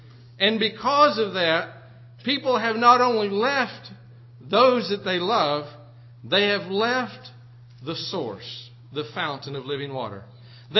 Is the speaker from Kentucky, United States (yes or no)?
yes; Kentucky, United States; moved away; On the last farm that I grew up on there in Kentucky before I left home, Dad had a barn